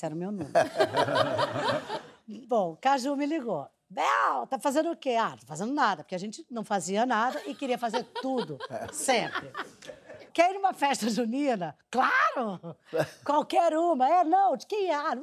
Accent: Mexico; moved away; also born or lived in New York / Rio de Janeiro; eu vim morar no Rio, que eu nasci em Nova York, fui criada no México, e aí vim morar no Rio, com mamãe, do lado do prédio onde

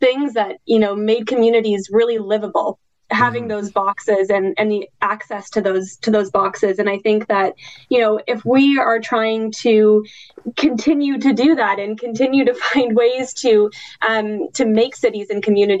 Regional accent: New Brunswick, Canada; I come from New Brunswick, from, kind of a more rural part of the country.

